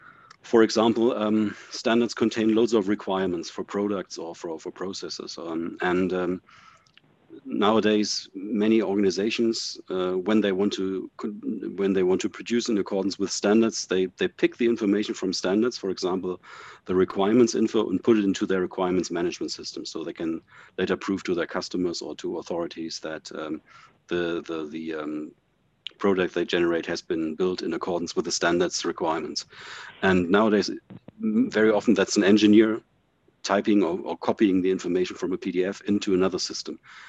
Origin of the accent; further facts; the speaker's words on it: Berlin, Germany; English is a second language; I'm from Berlin, Germany. So please excuse my rather modest command of English.